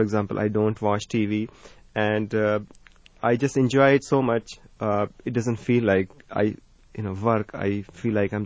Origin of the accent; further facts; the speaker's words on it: India; first language Hindi; English is a second language; My mother tongue is Hindi.